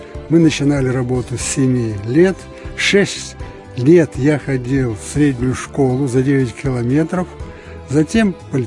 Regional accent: Gomel Region, Belarus; born there; Я родился на Гомельщине, недалеко от деревни Ветка, основанной старообрядцами, которые там проживают до настоящего времени

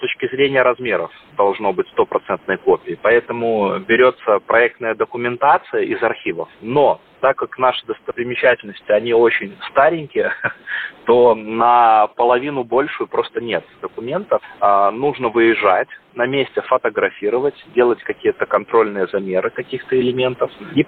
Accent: Minsk, Belarus; Мы с женой тогда жили в Москве и приехали в Минск к родителям в гости. То есть, а я сам минчанин.

